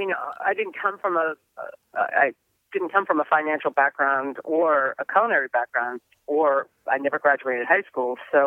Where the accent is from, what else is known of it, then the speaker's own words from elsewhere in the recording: New England, United States; Well, because I'm from New England, so we do a lot of seafood.